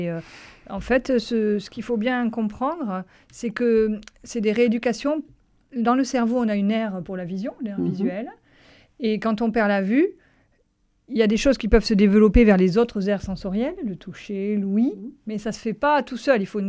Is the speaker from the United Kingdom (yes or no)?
no; Southwest France, France; Oui, puis je venais du Sud-Ouest aussi. Ma région me manquait peut-être aussi.